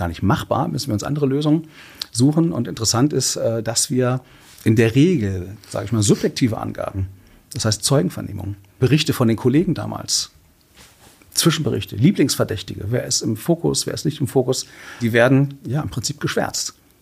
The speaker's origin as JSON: {"language": "German", "town": "Hanover", "region": "Lower Saxony", "country": "Germany"}